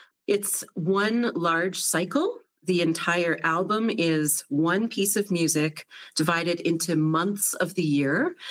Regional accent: Nova Scotia, Canada; I grew up in Nova Scotia.

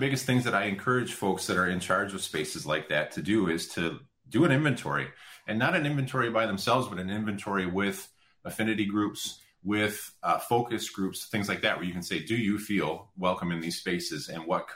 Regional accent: Madison, United States; And I grew up in Madison, grew up right in the center of town

